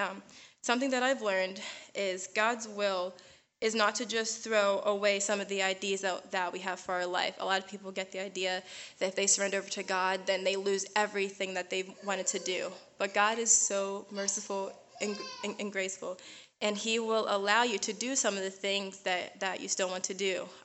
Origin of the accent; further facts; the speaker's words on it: Pittsburgh, Pennsylvania, United States; I come from Pittsburgh, Pennsylvania, and it's very good to be here with you all tonight.